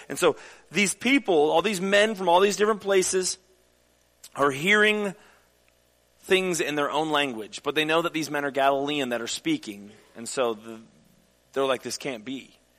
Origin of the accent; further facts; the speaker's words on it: Michigan, United States; also born or lived in Kentucky; now in Missouri, United States; when I grew up in Michigan and lived in Kentucky for a little while, and I thought I knew what wind was, and then I came to Missouri